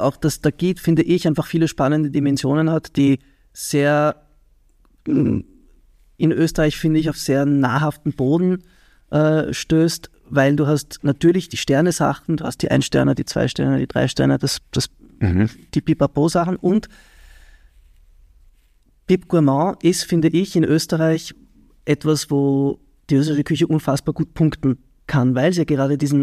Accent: Switzerland; born or raised there

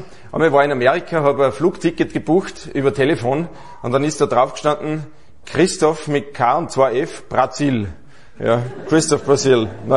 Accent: Aschach an der Steyr, Upper Austria, Austria; born there; now in Salzburg, Austria; also wir leben seit einigen Jahren in Salzburg. Aber gebürtig bin ich aus Aschach an der Steyr. Und das ist eigentlich wirklich der schönste Ort in ganz Österreich.

